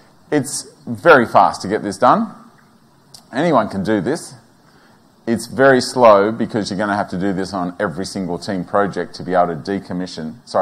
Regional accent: Denman, New South Wales, Australia; born there; And I was born in the Hunter Valley in a place called Denman.

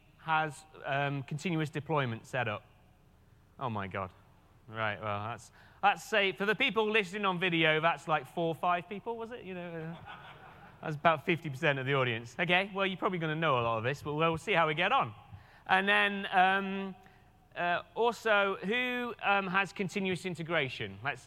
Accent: England, United Kingdom; accent: English; my English accent doesn't work well with captioning, so we'll see how it goes. Right. So, I'm a local guy. I actually live remotely in Northern Ireland, and just outside of Belfast.

